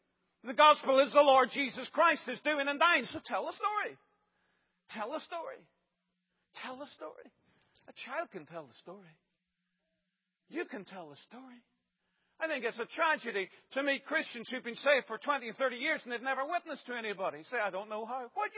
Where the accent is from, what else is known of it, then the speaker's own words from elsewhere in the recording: Ireland; As you know, I'm from Ireland